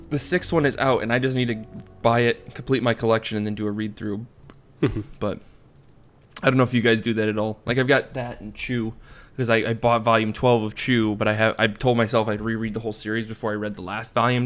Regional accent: United Kingdom; now in France; I'm also British in France.

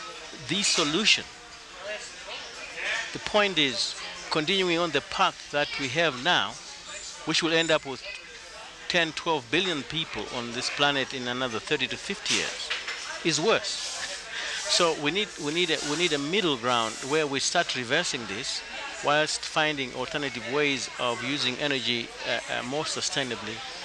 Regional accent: Zimbabwe; first language Shona; English is a second language; My mother tongue is Shona, which is one of maybe five languages in my country. But mine is spoken by about 80%, because it's a small country, so it's possible.

